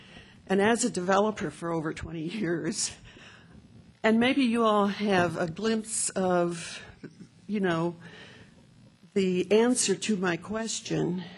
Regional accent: Dubuque, Iowa, United States; I was born and raised in Dubuque, Iowa

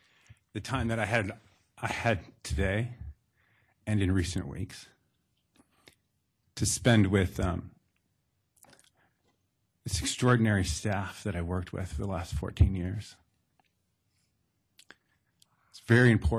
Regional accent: Chapel Hill, North Carolina, United States; I'm proud of where I'm from. I'm from Chapel Hill.

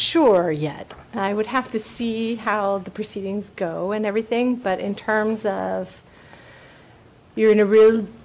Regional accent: Goleta, California, United States; I was born and raised in Goleta

